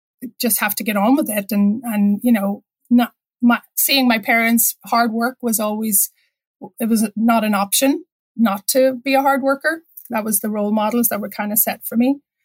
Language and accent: English; Northern Ireland, United Kingdom; Now, we had the luxury of being a pacifist because we grew up in South County Down.